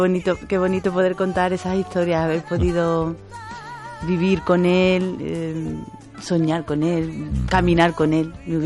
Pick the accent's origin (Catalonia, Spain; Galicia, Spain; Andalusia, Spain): Andalusia, Spain; Málaga; now in Cádiz, Spain; Soy malagueña, pero hace algún tiempo ya resido allí en Cádiz.